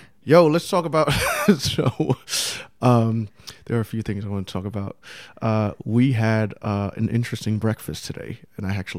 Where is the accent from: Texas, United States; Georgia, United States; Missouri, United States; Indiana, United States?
Georgia, United States; Atlanta; So anyway, Susan Hayward is from Atlanta, and I think she lives in New York now. Mm. My hometown.